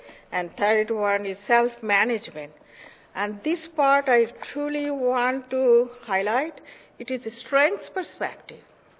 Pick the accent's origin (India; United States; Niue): India; So now we have started cooking, and I'm originally from India.